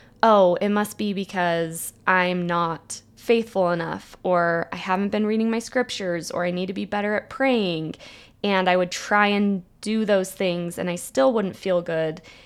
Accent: Provo, Utah, United States; now in San Francisco, United States; community aspect of the church in San Francisco in a way that I hadn't ever needed or appreciated in growing up in Provo.

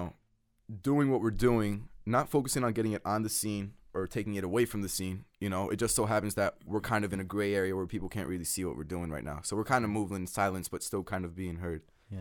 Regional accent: France; growing up in France, like, there were all these values that were kind of being put onto me

